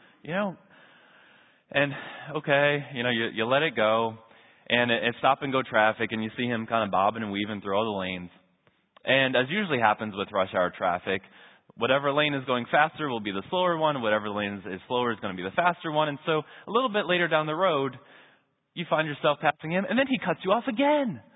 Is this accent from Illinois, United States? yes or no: no; Long Island, New York, United States; I had a bus driver, a school bus driver growing up on Long Island